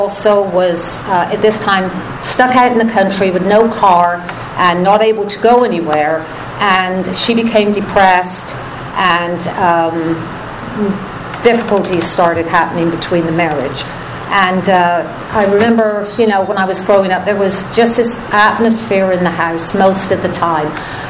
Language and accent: English; Chard, South West England, United Kingdom; moved away; Obviously, I wasn't born here. I was born and raised in England in a little town called Chard, which is in the West Country, kind of between Bristol and Bath, near the coast.